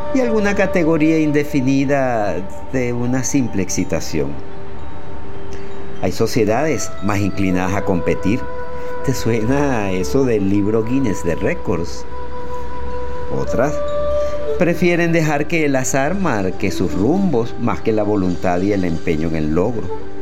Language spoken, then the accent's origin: Spanish; Caracas, Capital District, Venezuela; de Caracas, Venezuela.